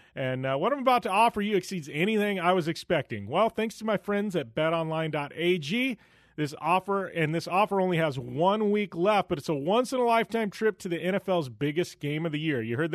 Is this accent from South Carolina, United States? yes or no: no; Arizona, United States; But it's actually in Phoenix. So it's in my home state.